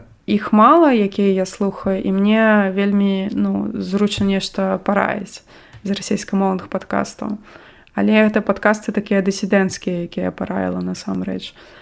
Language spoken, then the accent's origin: Belarusian; Gomel, Gomel Region, Belarus; і я сам з Гомеля